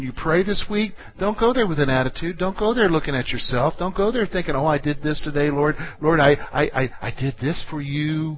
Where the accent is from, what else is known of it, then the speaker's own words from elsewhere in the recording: the South, United States; I came from the South. I'm not prejudiced at all.